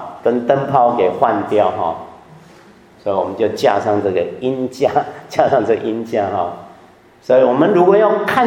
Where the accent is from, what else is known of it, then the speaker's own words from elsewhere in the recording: Taiwan; 还有我是从台湾来的